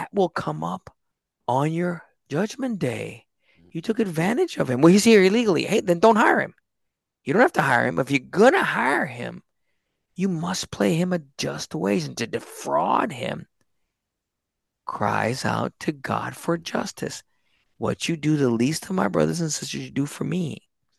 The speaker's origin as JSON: {"language": "English", "region": "Texas", "country": "United States", "said": "I lived in New York for a while. I was a foreigner. I was from Texas."}